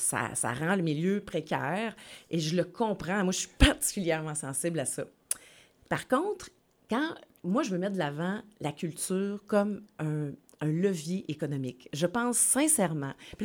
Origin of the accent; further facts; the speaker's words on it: Quebec, Canada; C'est parce qu'on est québécois. On n'est pas français, on n'est pas américain. On est québécois. On parle québécois.